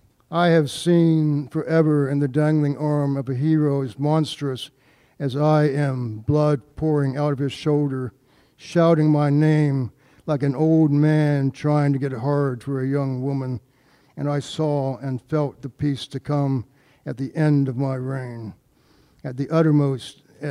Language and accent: English; West Virginia, United States; Born and raised in West Virginia. My father was a minister, so there are religious references here in these next few poems.